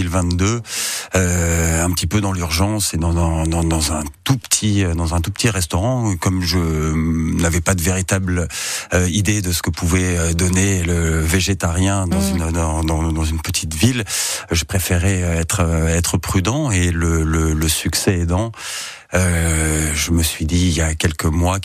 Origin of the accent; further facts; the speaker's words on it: Paris, Île-de-France, France; Alors moi, je suis parisien, je suis pas du tout du coin